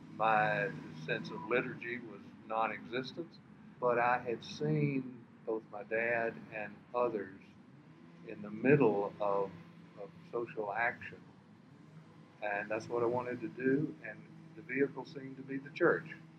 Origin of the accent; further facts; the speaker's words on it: Deep South, United States; Part of growing up in the Deep South was to see both functions of the church.